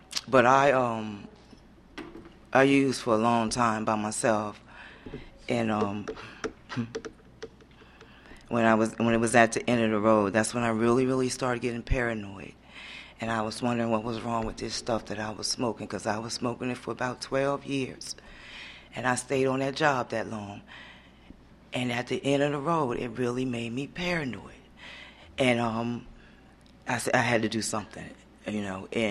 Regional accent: Wilmington, Delaware, United States; I'm originally from Delaware, Wilmington.

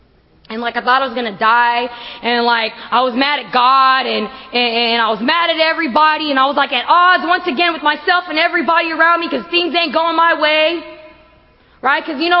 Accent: Stockton, California, United States; now in Long Beach, United States; And so I'm actually from Stockton, but I just moved 3 months ago to Long Beach, which is like in Southern California, which is like 5 hours away from my house.

